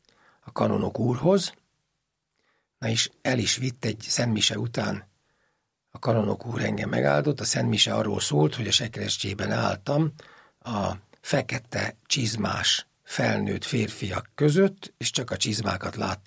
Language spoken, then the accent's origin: Hungarian; Érsekvadkert, Nógrád, Hungary; Érsekvadkertől származom, ez Palócországnak a, mondjuk azt, hogy a szíve közepe, nevezzük annak